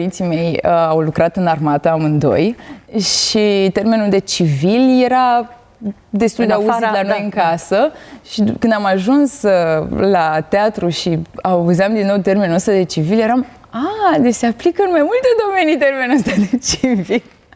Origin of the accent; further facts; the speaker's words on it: Tulcea, Tulcea County, Romania; Eu sunt din Tulcea